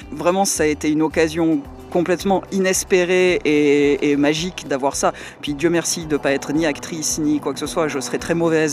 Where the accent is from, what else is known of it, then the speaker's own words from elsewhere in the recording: France; now in Switzerland; Je ne suis pas suissesse. Ça fait 8 ans que je vis en Suisse maintenant. Donc je viens de France.